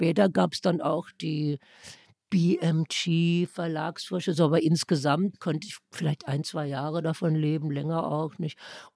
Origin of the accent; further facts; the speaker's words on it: Baden-Württemberg, Germany; Also Baden, wo ich herkomme, man nennt das ja das Kalifornien Deutschlands.